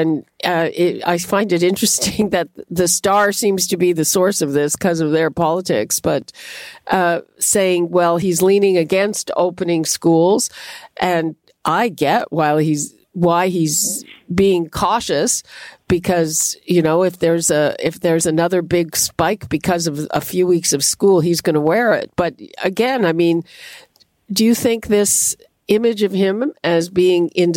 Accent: Montreal, Quebec, Canada; I grew up in Montreal, home of the winning team, I might add.

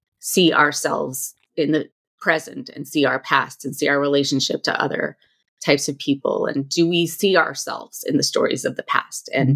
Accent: California, United States; And I have to say, I grew up in California in the 1980s, and those are the stories I got.

